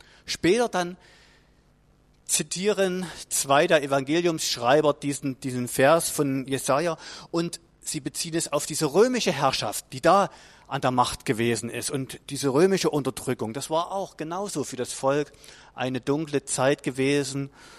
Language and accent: German; Saxony, Germany; Wir als Familie, wir kommen ja aus dem Erzgebirge.